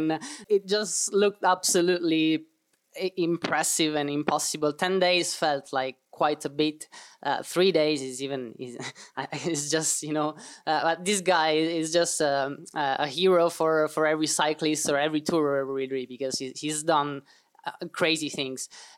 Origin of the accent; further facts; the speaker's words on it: Palermo, Sicily, Italy; I was back in Italy, my hometown in Palermo in Sicily, and I was doing the lockdown back then